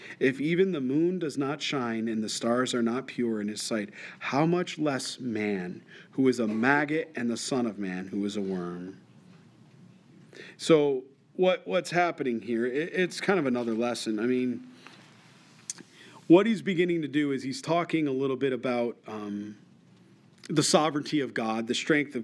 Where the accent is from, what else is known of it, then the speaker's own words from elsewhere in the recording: Rochester, New York, United States; I'm from Rochester, New York.